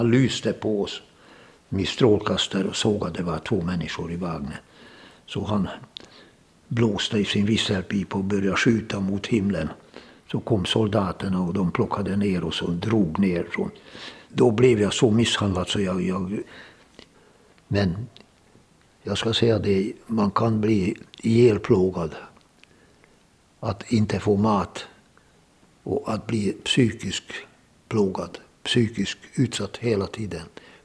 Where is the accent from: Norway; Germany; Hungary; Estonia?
Hungary; Northern Hungary; Swedish is a second language; moved away as an adult; now in Sweden; åkte tillbaka till min hemstad i norra Ungern.